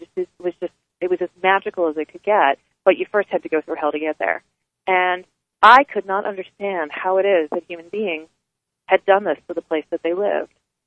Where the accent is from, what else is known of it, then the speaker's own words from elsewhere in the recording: Pennsylvania, United States; I grew up outside of Philadelphia, and we would make journeys north to go see my grandmother in Connecticut.